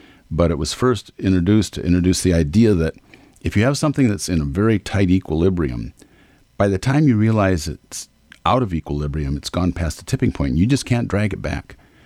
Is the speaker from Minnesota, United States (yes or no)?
yes; Rochester, Minnesota, United States; When I grew up, I couldn't go, because I'm driving from Rochester to Stuartville, past cornfields